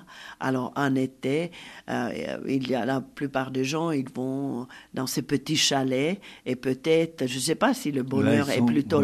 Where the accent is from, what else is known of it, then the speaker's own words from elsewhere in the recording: Finland; first language Finnish; French is a second language; moi, je suis finnoise et finlandaise, parce que ma langue maternelle est le finnois.